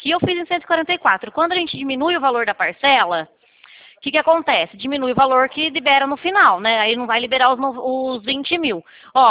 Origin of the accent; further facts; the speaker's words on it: Araras, São Paulo, Brazil; Eu fico na cidade de Leme, né? Como a gente consegue formalizar tudo isso? Eu sou de Araras